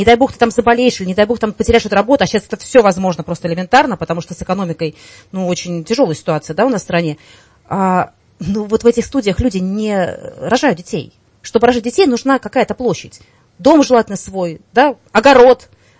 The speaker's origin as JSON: {"language": "Russian", "region": "Moscow", "country": "Russia", "tie": "born or raised there", "said": "Хотя сама москвичка коренная"}